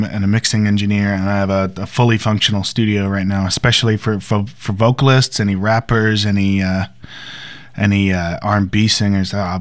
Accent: Minneapolis, Minnesota, United States; born there; Yeah, I was born in Minneapolis, but I didn't stay there long.

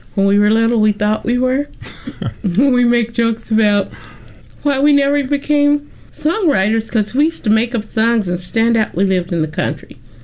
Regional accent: El Dorado, Arkansas, United States; About 15 minutes out of Louisiana, El Dorado.

